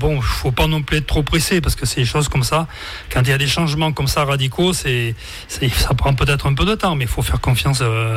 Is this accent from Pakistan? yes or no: no; France; Mais en tant que Français, je suis le seul.